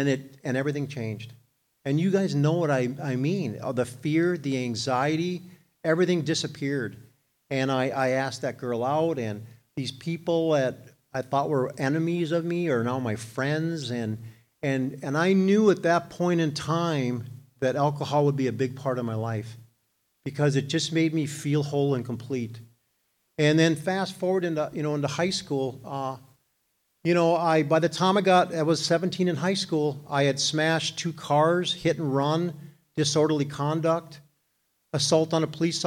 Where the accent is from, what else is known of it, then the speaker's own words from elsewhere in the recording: Moorhead, Minnesota, United States; I grew up in Moorhead, Minnesota.